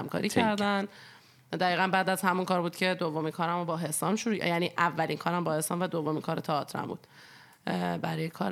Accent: Iran; مخصوصا ماهایی که بیرون از ایرانیم

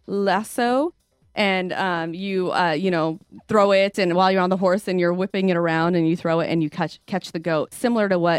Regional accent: United States; I grew up with sports. I grew up here in America and I have a huge passion.

